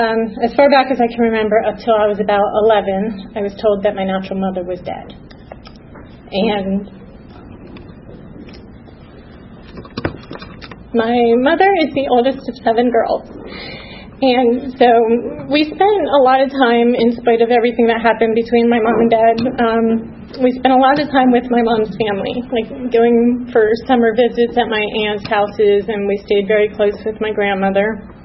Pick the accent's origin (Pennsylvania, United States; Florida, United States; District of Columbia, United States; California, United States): Pennsylvania, United States; Philadelphia; born there; And I was born in January 19th, 1975 in Pennsylvania. My dad was in the Army. I was born at the Philadelphia Naval Base.